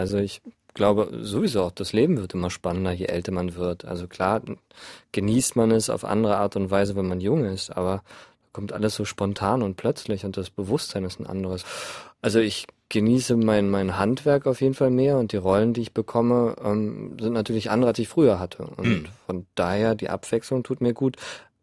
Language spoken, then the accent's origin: German; Berlin, Germany; Genau, ich bin Berliner und von daher ist das Zentrum der Welt, meiner Welt Berlin.